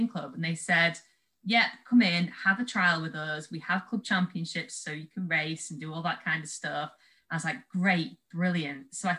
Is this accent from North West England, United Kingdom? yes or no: yes; Southport, North West England, United Kingdom; So I'm based in the Northwest. I was from Southport.